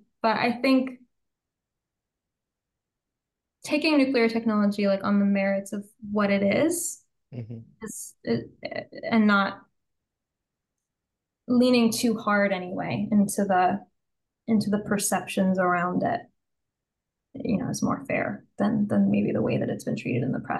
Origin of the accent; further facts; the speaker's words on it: United States; I'm an American, like I'm coming into this from an American's point of view.